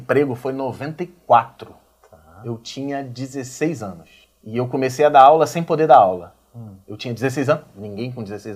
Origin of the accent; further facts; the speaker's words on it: Rio de Janeiro, Brazil; Eu nasci numa comunidade no Rio de Janeiro chamada Muquiço. Fica entre Marechal Hermes e Guadalupe, no subúrbio do Rio de Janeiro. Tá. É a zona norte do Rio.